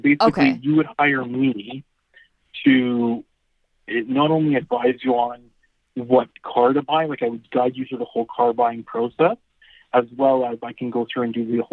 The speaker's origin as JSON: {"language": "English", "country": "Canada", "said": "operating under the theory it's because I'm Canadian."}